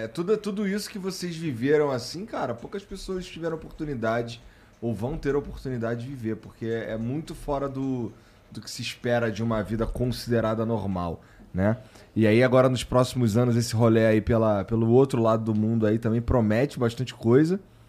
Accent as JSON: {"language": "Portuguese", "region": "Rio de Janeiro", "country": "Brazil", "said": "Eu sou do Rio. Aí, enquanto morava no Rio, tinha alguns eventos que eu precisava vir aqui em São Paulo."}